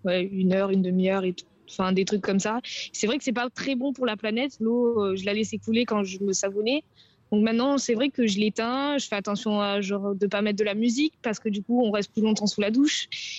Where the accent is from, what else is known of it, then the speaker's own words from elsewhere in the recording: France; Derrière nous, on est français